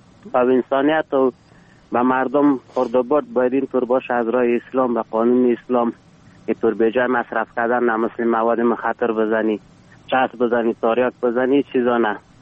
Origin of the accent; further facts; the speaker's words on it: Ghorband, Parwan, Afghanistan; افغان هستیم از غربند.